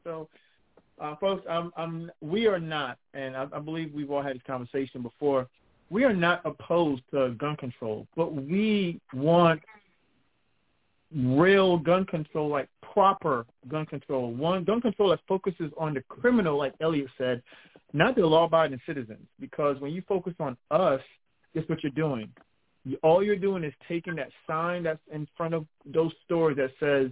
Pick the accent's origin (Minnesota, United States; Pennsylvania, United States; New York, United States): New York, United States; as you folks know, I'm from New York, right?